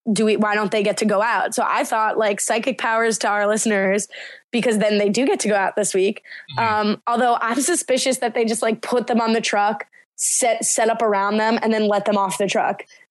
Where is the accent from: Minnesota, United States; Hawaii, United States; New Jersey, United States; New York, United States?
New Jersey, United States; And I'm from Jersey. I thought I knew party buses.